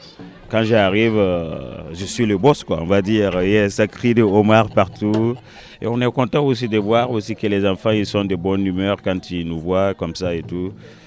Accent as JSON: {"language": "French", "town": "Beauvoir-sur-Niort", "region": "Nouvelle-Aquitaine", "country": "France", "said": "Je viens de Beauvoir-sur-Niort."}